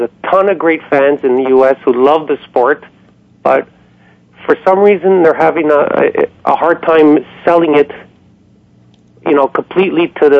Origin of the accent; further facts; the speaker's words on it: Canada; And as a Canadian, I'm happy that another Canadian city got a team back.